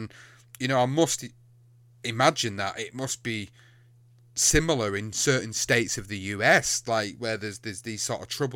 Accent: England, United Kingdom; even though I come from the UK, I come from England.

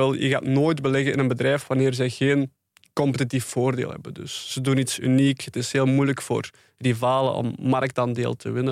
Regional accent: Flanders, Belgium; Wel echt ik ben persoonlijk van de Kempen in België. Daar wordt soms mee gelachen.

